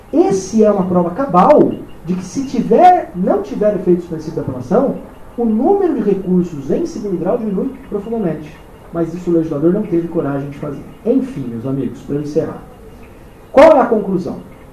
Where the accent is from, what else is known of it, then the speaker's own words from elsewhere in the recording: São Paulo, Brazil; aconteceu lá no meu estado, em São Paulo.